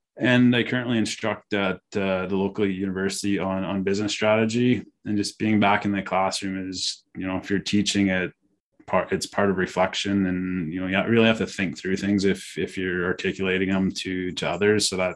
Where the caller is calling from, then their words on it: Edmonton, Alberta, Canada; also born or lived in England / Australia; I'm calling in from Edmonton, Alberta, Canada. So I've lived in a few other places. I've lived in England and Australia for university, and I've lived in other parts of Canada.